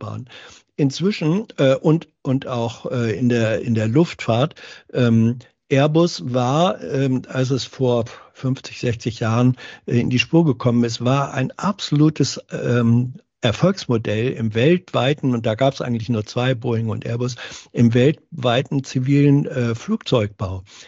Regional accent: Hanover, Lower Saxony, Germany; Meine Heimatstadt ist Hannover.

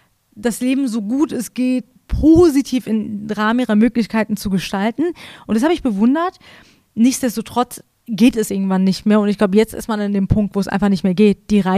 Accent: Iran; now in Germany; Ich bin sehr behütet aufgewachsen im Iran. Und dementsprechend als wir dann nach Deutschland kamen, hatten wir das alles nicht mehr.

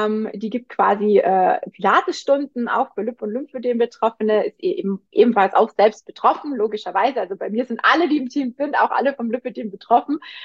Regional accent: Baden-Württemberg, Germany; da wo ich herkomme, im Schwabenländle gibt es nicht groß viel Berge

